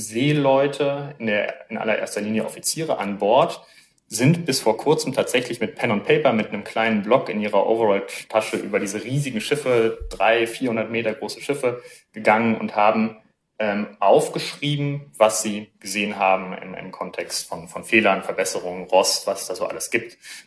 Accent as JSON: {"language": "German", "region": "Hamburg", "country": "Germany", "said": "ich habe unter anderem in Hamburg studiert, ja. Ich komme aus Hamburg"}